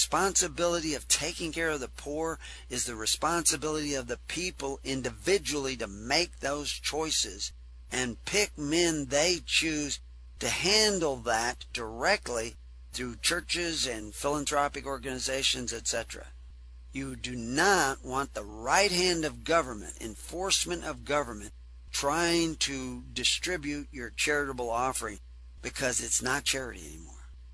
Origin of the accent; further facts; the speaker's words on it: Texas, United States; I was raised in Texas.